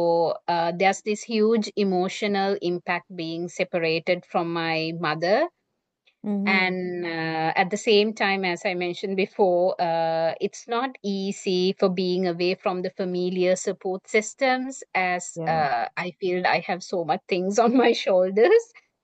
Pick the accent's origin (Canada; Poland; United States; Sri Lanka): Sri Lanka; first language Sinhala; English is a second language; So I quickly switched to Sinhala, and I said in a very strict manner in my native language, "You have to go and bring it."